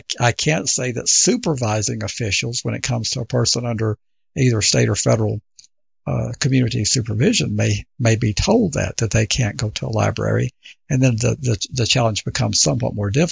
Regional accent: Albuquerque, New Mexico, United States; a case from my hometown here in Albuquerque

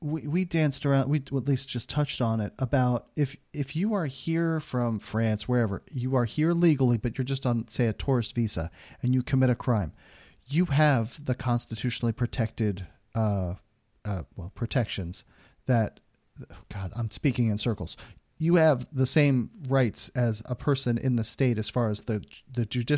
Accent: Maryland, United States; I'm originally from Maryland.

